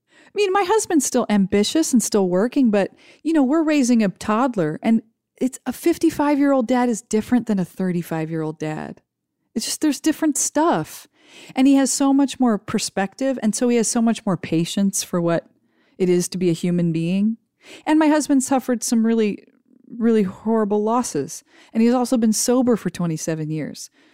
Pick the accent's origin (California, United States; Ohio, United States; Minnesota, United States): Ohio, United States; moved away; When I grew up in Ohio, I suspected I would just get married and have a bunch of kids, because that's what everybody did.